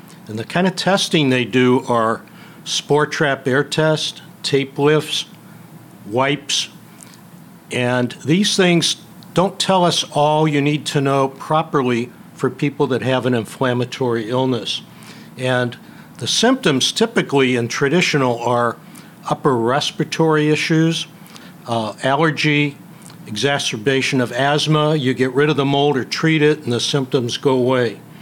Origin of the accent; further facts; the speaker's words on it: St. Louis, Missouri, United States; now in Chicago, United States; Grew up in St. Louis, but reside for many years in the suburban Chicagoland area.